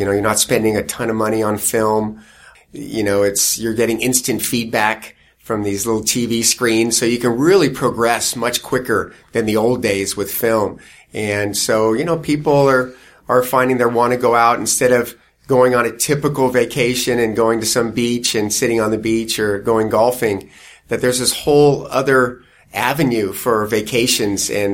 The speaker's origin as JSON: {"language": "English", "town": "Poway", "region": "California", "country": "United States", "tie": "born or raised there", "lives_now": "Ramona, United States", "said": "Yeah, I actually grew up in Poway. So we moved to Poway in 1970. Yeah, I grew up here, went to high school here, went off to college in Northern California"}